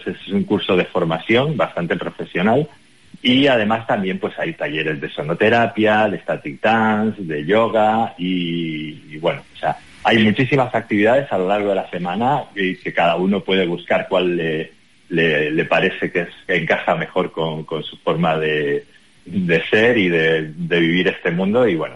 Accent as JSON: {"language": "Spanish", "region": "Canary Islands", "country": "Spain", "said": "yo como canario me siento muy orgulloso de poder celebrar un evento de este tipo aquí, y evidentemente poner a mi tierra y a Fuerteventura en la punta de lanza"}